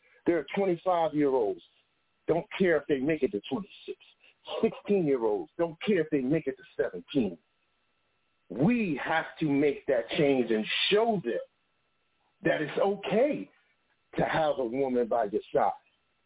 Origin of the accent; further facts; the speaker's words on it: Queens, New York, United States; I, too, am from Queens, New York, and I came from